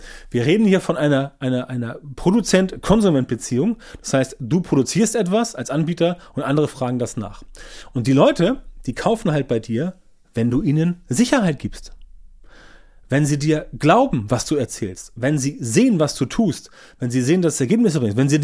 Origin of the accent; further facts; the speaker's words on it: Northern Germany, Germany; Ich bin kein Schwabe, komme aus dem hohen Norden